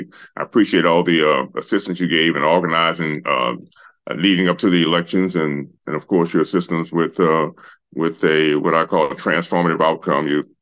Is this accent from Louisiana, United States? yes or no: yes; Luxury, Louisiana, United States; I'm from a small town in St. James Parish, Luxury, Louisiana. Small town of 5,000 people, and we're about midways between New Orleans and Baton Rouge.